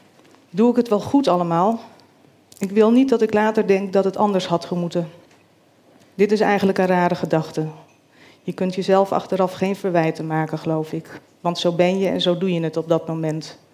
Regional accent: Rotterdam, South Holland, Netherlands; born there; woon met mijn chronisch zieke moeder in Groot-Ammers in een klein dorp in Zuid-Holland, aan de Lek. Mijn Egyptische vader overleed toen ik bijna 5 was in Rotterdam, waar ik ben geboren.

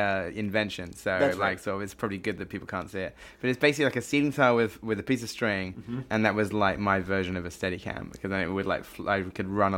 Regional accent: South West England, United Kingdom; because I grew up in the West Country in England, which is a very rural area

